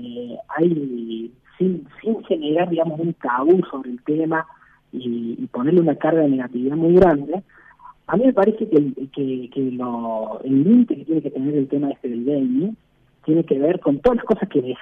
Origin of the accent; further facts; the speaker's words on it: San Juan, Argentina; Yo soy de San Juan. Yo en San Juan jugaba con un Atari blanco y negro.